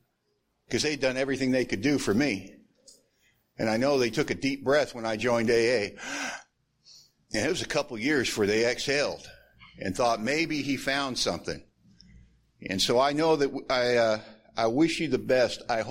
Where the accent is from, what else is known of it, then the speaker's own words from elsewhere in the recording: Hollywood, California, United States; And it's about growing up in Hollywood, California